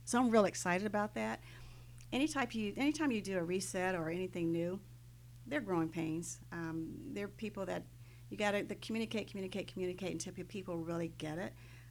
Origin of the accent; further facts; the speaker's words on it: Miami, Florida, United States; I will admit that I came here kicking and screaming because I grew up in Miami